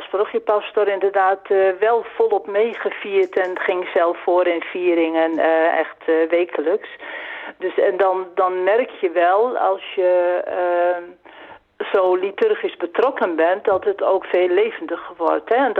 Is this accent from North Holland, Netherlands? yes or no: no; Barger-Compascuum, Drenthe, Netherlands; in Barger-Compascuum. En dat ligt in de zuidoosthoek van Drenthe, 13 kilometer bij Emmen vandaan, waar het grote Wildlandspark is. Daar kom ik vandaan oorspronkelijk.